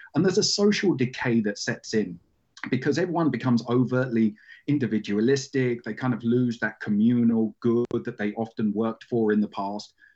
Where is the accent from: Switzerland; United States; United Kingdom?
United Kingdom; England; I'm from England, I'm white, I'm 6 foot.